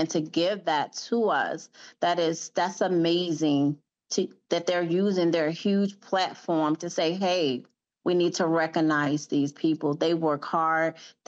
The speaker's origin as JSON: {"language": "English", "town": "Chicago", "region": "Illinois", "country": "United States", "said": "Because I'm from Chicago, and when people see the name Chicago, the first thing they ask when they walk in, are you from Chicago?"}